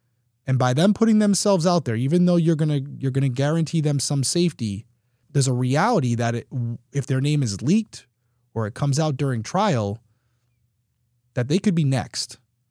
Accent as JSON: {"language": "English", "region": "Rhode Island", "country": "United States", "tie": "born or raised there", "said": "Growing up in Rhode Island, I do know of people that I have encountered who have some dark connections."}